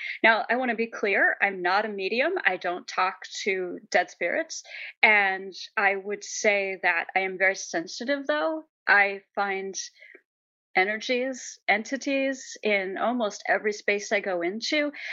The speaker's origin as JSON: {"language": "English", "town": "York", "region": "Pennsylvania", "country": "United States", "tie": "born or raised there", "said": "And yeah, that was growing up in York. Small town vibe, lots of history, but close enough to Baltimore and Philadelphia that you were never far from a city."}